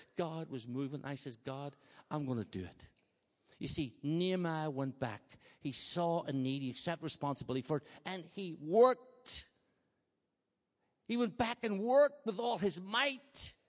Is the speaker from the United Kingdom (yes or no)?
no; Ireland; I said, boy, I'm fast thinker. I'm Irish.